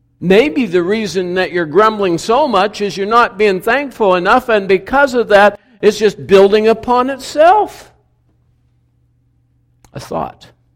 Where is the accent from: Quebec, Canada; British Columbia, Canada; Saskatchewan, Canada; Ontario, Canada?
British Columbia, Canada; We used to have a lake when I grew up in British Columbia.